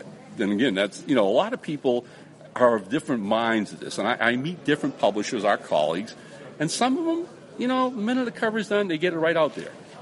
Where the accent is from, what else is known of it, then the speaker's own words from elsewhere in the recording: New England, United States; I grew up in New England.